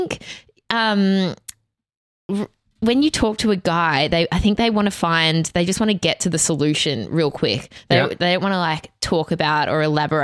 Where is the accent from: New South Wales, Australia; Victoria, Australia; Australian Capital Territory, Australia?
Victoria, Australia; Bendigo; You know, I'm from Bendigo.